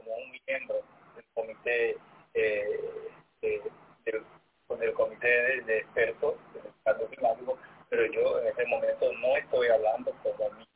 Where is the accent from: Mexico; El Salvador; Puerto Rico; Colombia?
Puerto Rico; nosotros somos de Puerto Rico.